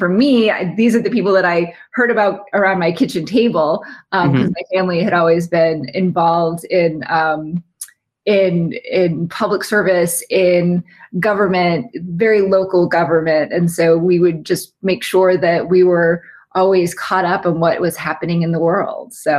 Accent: Massachusetts, United States; so I grew up outside of Boston, and to be a page, you live and you work on Capitol Hill.

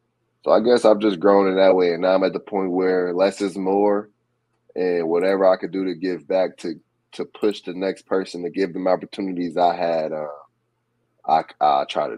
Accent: Fort Wayne, Indiana, United States; My favorite matchup was always James Blackman Jr. just because I'm from Fort Wayne.

